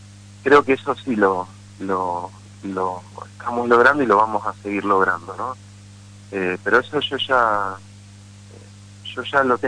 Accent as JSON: {"language": "Spanish", "country": "Argentina", "said": "yo ahí te hablo como argentino, como vecino."}